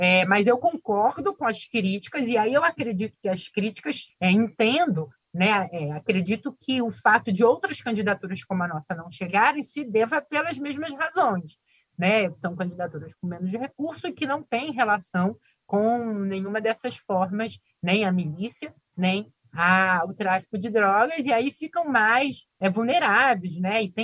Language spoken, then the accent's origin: Portuguese; Rio de Janeiro, Brazil; born there; o Engenho da Rainha, porque é um bairro onde, o bairro onde eu nasci, né?